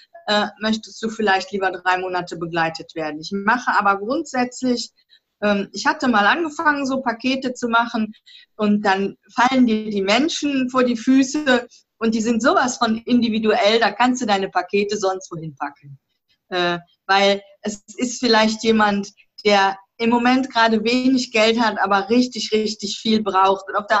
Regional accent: Rhineland, Germany; accent: Rhineland; Und ich bin ja aus dem Rheinland, wie man unschwer hören kann

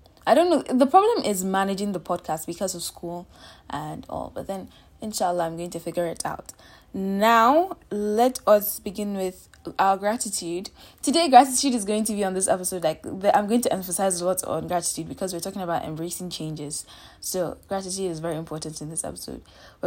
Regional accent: Abuja, Federal Capital Territory, Nigeria; also born or lived in Kano State; But then I'm from Kano State. I did not grow up in Kano. I grew up in Abuja. But then I'm from Kano State.

